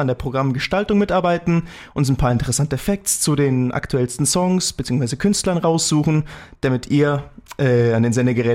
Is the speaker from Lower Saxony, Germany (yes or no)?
no; Schliersee, Bavaria, Germany; now in Munich, Germany; Ich komme eigentlich vom Schliersee, bin aber, ja, vor ein paar Monaten ein bisschen nach München gezogen